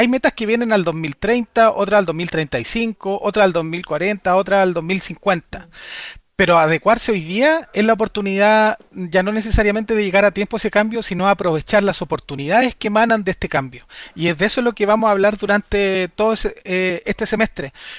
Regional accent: Villarrica, Araucanía, Chile; vamos a tomar el ejemplo de, yo soy de Villarrica, Villarrica y Pucón pasa de un escenario de ciudades de 60, 70 mil personas

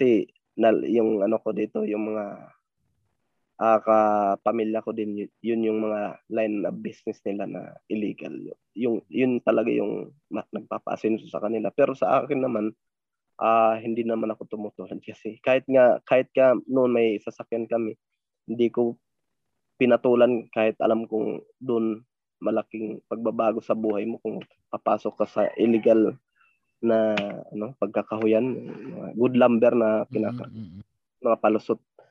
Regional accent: Catbalogan, Eastern Visayas, Philippines; taga Samar po ako, Katbalawan Samar.

